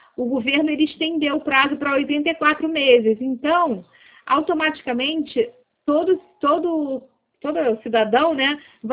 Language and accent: Portuguese; Rio de Janeiro, Brazil; Sou do Rio, sim.